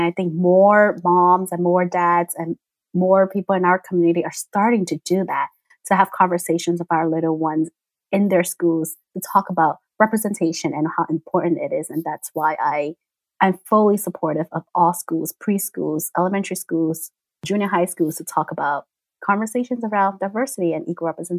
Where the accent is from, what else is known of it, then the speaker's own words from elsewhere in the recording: New York City, New York, United States; I'm a New Yorker, raised in the Lower East Side, New York City.